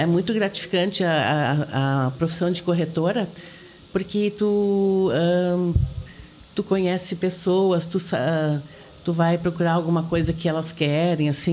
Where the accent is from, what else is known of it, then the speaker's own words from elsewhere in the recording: Dois Irmãos, Rio Grande do Sul, Brazil; now in São Lourenço do Sul, Brazil; Eu sou natural de Dois irmãos. Isso, já sou cidadã lourenciana, já estou há 35 anos aqui na cidade, a Pérola da Lagoa, cidade de todas as paisagens